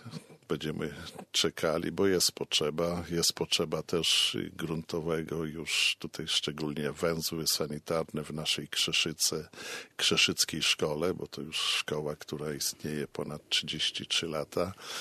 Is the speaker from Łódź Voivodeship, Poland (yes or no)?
no; Ostrowice, West Pomeranian Voivodeship, Poland; pochodzę właśnie z tej gminy Ostrowice, gdzie ją znam, piękna gmina była, bo już jej nie ma.